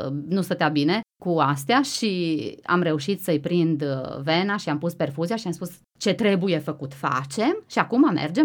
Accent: Timișoara, Timiș County, Romania; noi suntem de la Timișoara și nu mai e mult până acolo și vreau să ajung acasă

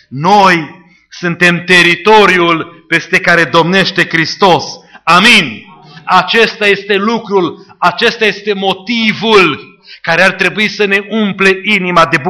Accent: Șimleu Silvaniei, Sălaj County, Romania; Și acel traseu era și prin orașul meu natal, prin Șimleu Silvaniei. Eu eram pastor la Baia Mare deja.

